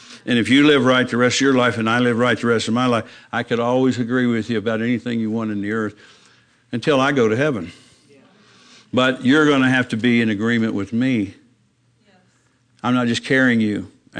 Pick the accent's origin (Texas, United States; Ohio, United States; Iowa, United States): Ohio, United States; Fairborn; So she took me to Barney's Children's Hospital in Dayton, Ohio, which is about 10 miles from where I grew up in Fairborn, Ohio.